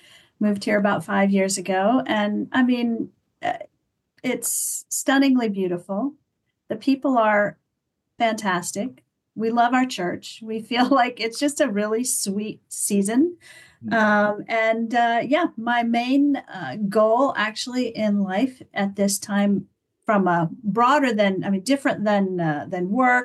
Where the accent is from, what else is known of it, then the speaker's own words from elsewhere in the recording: Lebanon; also born or lived in Baghdad, Iraq; I was born in Baghdad, raised in Lebanon. So I have a deep love and appreciation for the region